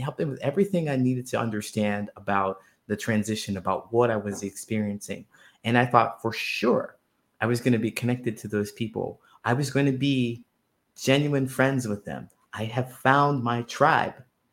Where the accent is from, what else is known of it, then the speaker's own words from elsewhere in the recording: Ohio, United States; I grew up in a small town in Ohio. So I'm from the States. I live in the US now still, but I grew up in a small town in Ohio